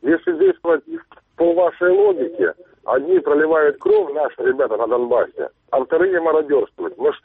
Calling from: Kharkiv, Kharkiv Oblast, Ukraine

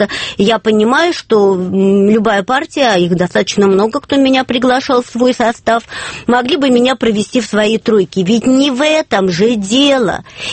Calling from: Saint Petersburg, Russia; Я из Петербурга, Валентин. Добрый вечер

